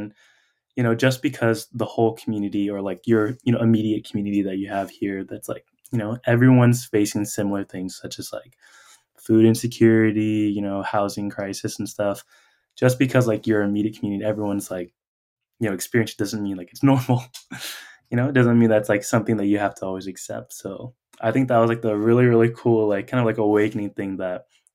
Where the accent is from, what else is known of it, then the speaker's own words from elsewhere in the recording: Anaheim, California, United States; I grew up in Anaheim, California.